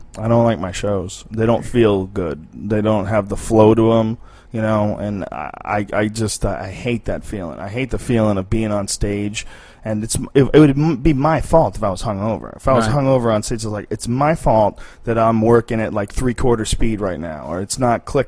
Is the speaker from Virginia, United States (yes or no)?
no; Boston, Massachusetts, United States; born or raised there